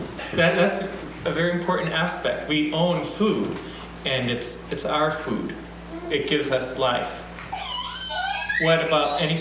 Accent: Minnesota, United States; I grew up in Minnesota on a hog farm.

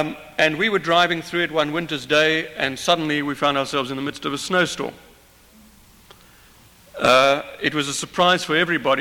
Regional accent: Cape Town, Western Cape, South Africa; My accent is different to my wife. She comes from Johannesburg, I come from Cape Town. We have a different English accent

